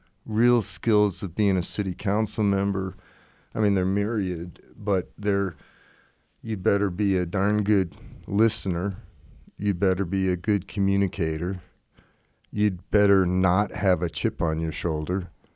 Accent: Vermont, United States; now in Park City, United States; I've moved here over 20 years ago, and worked for United Park City Mines Company for 10 years. I came from Vermont, grew up in Vermont.

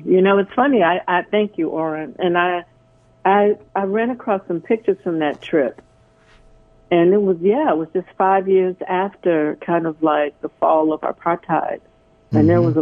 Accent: Chicago, Illinois, United States; I grew up in Chicago, South Side.

